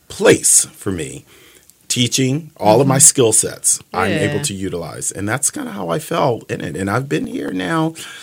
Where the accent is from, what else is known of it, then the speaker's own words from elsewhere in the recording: Philadelphia, Pennsylvania, United States; moved away as an adult; Well, as you mentioned, I am from Philadelphia, where I was born and raised. My family is still there.